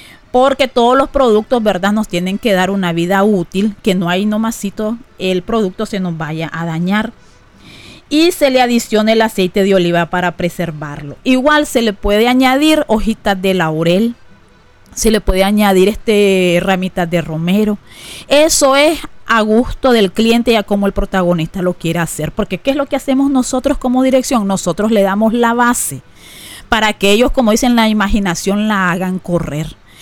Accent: Nicaragua; Nosotros, ¿verdad?, como nicaragüenses siempre somos bien, nos gusta conservar nuestras tradiciones

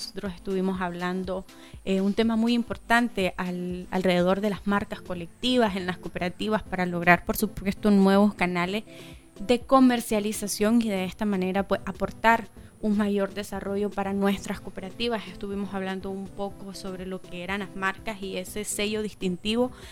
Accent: Nicaragua; como nicaragüenses también estamos aportando a ese consumo local.

